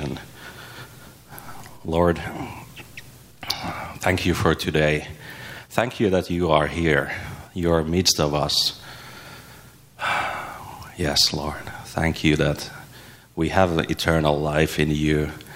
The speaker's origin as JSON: {"language": "English", "country": "Finland", "lives_now": "United States", "said": "As it sounds, I'm not from here. I'm not from America. I come from a far country of cold and darkness of Finland."}